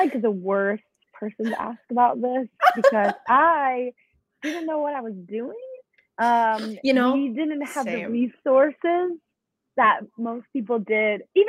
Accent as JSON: {"language": "English", "region": "Mississippi", "country": "United States", "said": "I'm from Mississippi, so the dance training in my town was not amazing, but we got to do all different types of dance"}